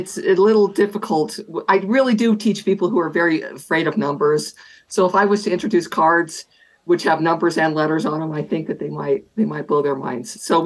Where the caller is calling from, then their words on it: Colorado, United States; I'm calling from the States. I live in Colorado, and I am a professor at the University of Colorado in Denver.